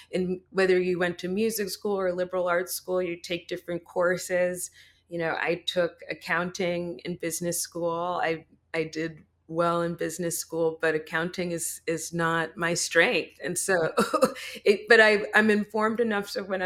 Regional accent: Boston, Massachusetts, United States; I'm from Boston, so it's a totally different vibe, and it's definitely nice to get down to Atlanta

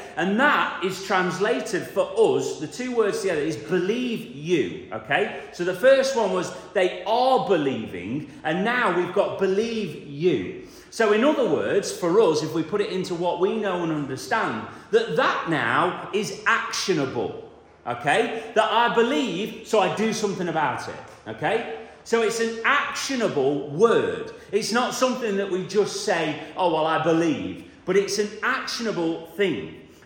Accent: United Kingdom; But I can believe in God, and because I was brought up in the United Kingdom, that makes me a Christian.

